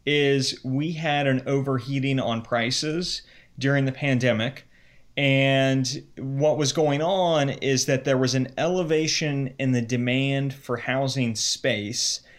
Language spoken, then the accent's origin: English; Cincinnati, Ohio, United States; also born or lived in New York; I grew up in the Cincinnati area. I lived in New York before the pandemic hit.